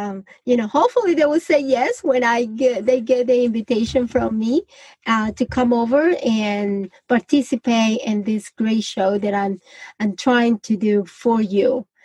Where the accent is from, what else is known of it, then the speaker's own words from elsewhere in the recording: Colombia; I'm from Colombia, South America, and I'm very proud of that.